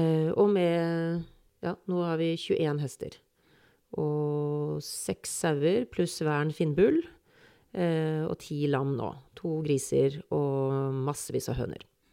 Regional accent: Holmlia, Oslo, Norway; jeg har vokst opp på Holmlia, bodd her I, nå blir det 46 år. Barna mine vokser opp her, og jeg veldig Holmlia-patriot, jeg veldig glad I Holmlia.

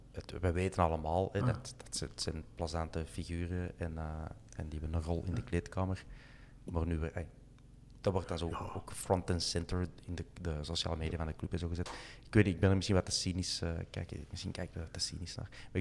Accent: Flanders, Belgium; om maar te zeggen dat wij Vlamingen soms nog enig wantrouwen hebben over onze noorderburen.

